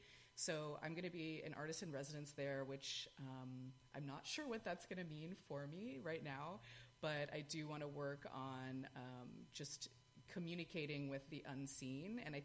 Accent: Sandwich, Massachusetts, United States; Part of my childhood was spent growing up in Sandwich, Massachusetts, which is a coastal town on Cape Cod

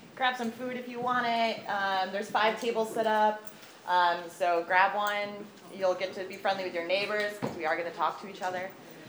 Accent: Gilboa, New York, United States; now in Westkill, United States; I live in Westkill. I am here as a concerned member of the public. I grew up in Gilboa

